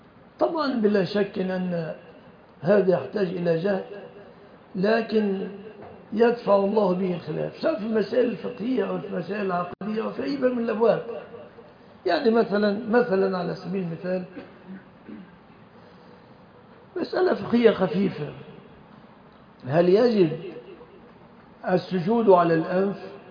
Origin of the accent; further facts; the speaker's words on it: Egypt; بلادنا مصر